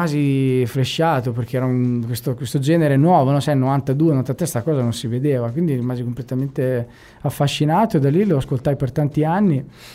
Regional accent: Tuscan-Romagnol Apennines, Italy; io sono cresciuto sull'Appennino tosco-romagnolo, quindi la mia infanzia, io ho passato, insomma, fino agli 11, 12 anni, 13 anni

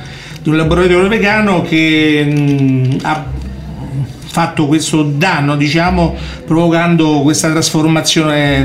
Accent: Sydney, New South Wales, Australia; Noi siamo di Sydney, però naturalmente si sente un po' l'accento.

